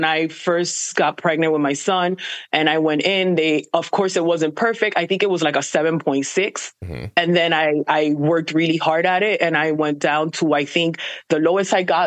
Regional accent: Miami, Florida, United States; So I was born and raised in Miami. So it's a big Hispanic community as my culture is also Hispanic.

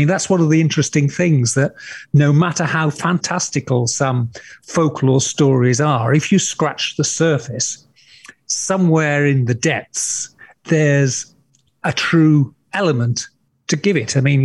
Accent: Scarborough, Yorkshire and the Humber, United Kingdom; And they landed at a town called Scarborough, my hometown

